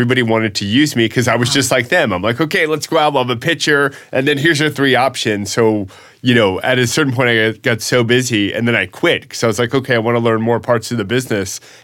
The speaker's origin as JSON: {"language": "English", "town": "Atlanta", "region": "Georgia", "country": "United States", "said": "So I got into the business because I'm from Atlanta, Georgia, and my family in Atlanta did real estate."}